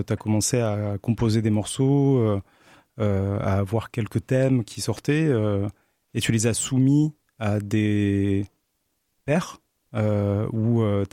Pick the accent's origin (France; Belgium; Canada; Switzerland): France; Toulouse, Occitanie; Parce que je viens moi-même de Toulouse